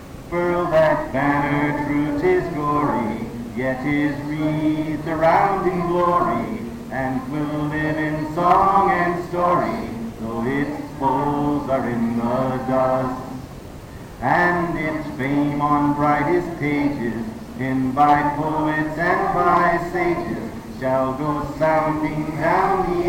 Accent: the South, United States

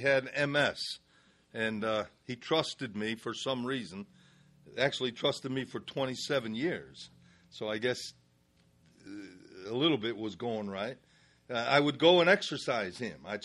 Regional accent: Connecticut, United States; So I thought I was in Connecticut because I was brought up in Connecticut.

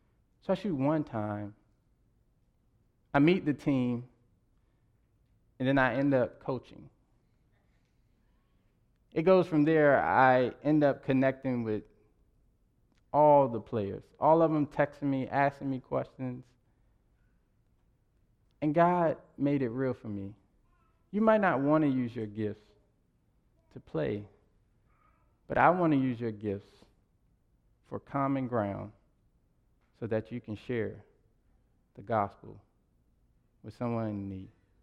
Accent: North Carolina, United States; There's a story in my hometown in North Carolina.

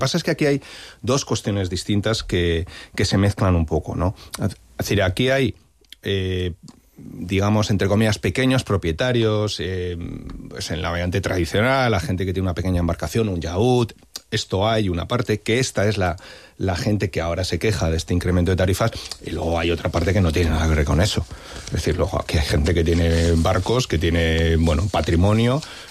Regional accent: Vitoria, Basque Country, Spain; En mi ciudad natal, en Vitoria, hay un tranvía fantástico, que es una ciudad más pequeña que Palma

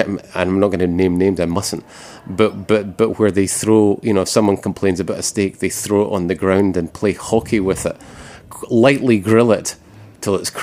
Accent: United States; now in New York, United States; I think where I come from and where many people come from, you know, in small towns across America

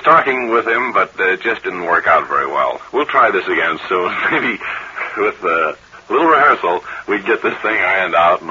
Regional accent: Mount Vernon, New York, United States; now in Mount Vernon, United States; Well, originally I was from Mount Vernon, New York. I now reside in Mount Vernon, Virginia.

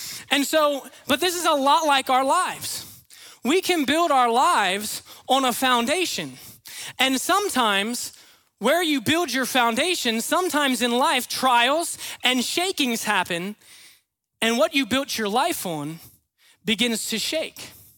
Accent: Virginia, United States; I'm from Virginia originally. And in 2011, an earthquake hit my hometown in the state of Virginia. I was 13 years old

